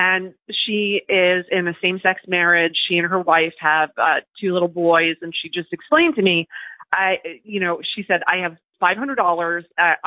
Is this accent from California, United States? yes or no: no; New York, United States; I'm from New York, you feel very removed from it, right? You feel like Florida is a whole other universe.